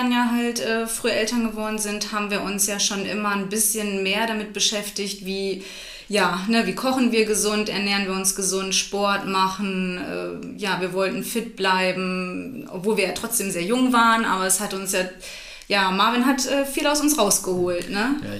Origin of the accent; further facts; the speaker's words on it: Germany; born there; ich bin in Deutschland geboren, also mehr in so einem Dörfchen mit einer Schwester.